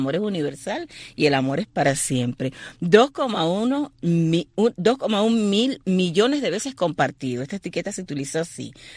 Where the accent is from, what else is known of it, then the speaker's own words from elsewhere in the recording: Holguín, Cuba; que está en mi terruño, en Holguín